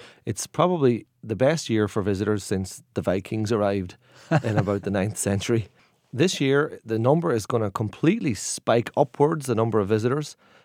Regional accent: Derry, Northern Ireland, United Kingdom; for years as a guide, I've been describing my hometown as a divided city.

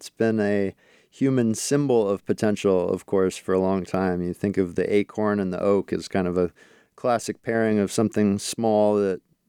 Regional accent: Alaska, United States; Yeah, so where I grew up in Alaska, black spruce was kind of characteristic

